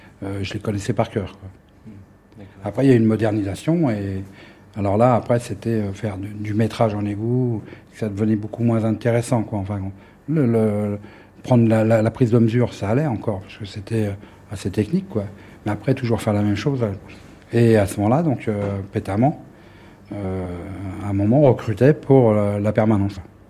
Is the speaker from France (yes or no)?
yes; Paris, Île-de-France, France; Je sais que j'étais de Ménilmontant.